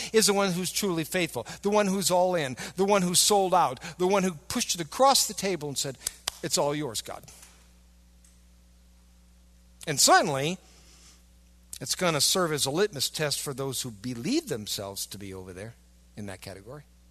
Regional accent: Wisconsin, United States; I know we're from Wisconsin. We'd like that, okay?

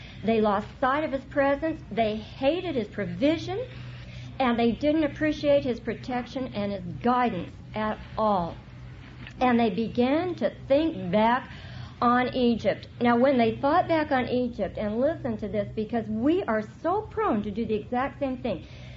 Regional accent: Ireland; I'm Irish, and Chuck teases me because the Irish have a thing.

